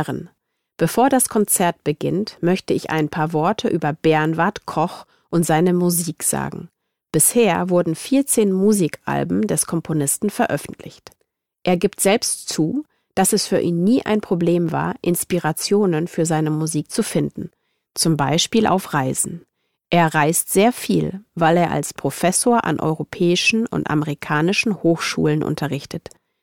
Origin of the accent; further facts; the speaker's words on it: Plessa, Brandenburg, Germany; Bis vor ein paar Jahren war der BMX-Sport in meiner Heimatstadt Plessa nur wenig bekannt.